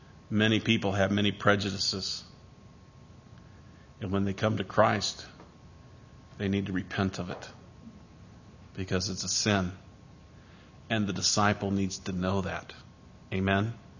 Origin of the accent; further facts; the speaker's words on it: Iowa, United States; I'm from Iowa. I know something about piggies.